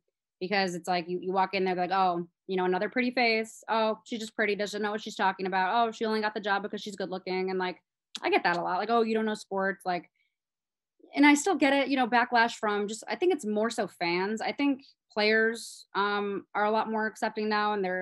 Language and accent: English; Chicago, Illinois, United States; First one's Derrick Rose, obviously, because I grew up in Chicago, and he was kind of like that Michael Jordan figure to me.